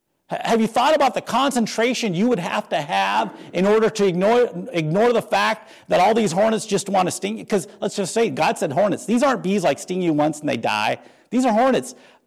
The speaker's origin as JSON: {"language": "English", "region": "North Dakota", "country": "United States", "tie": "born or raised there", "said": "But where I grew up in North Dakota, they had all sorts of different size."}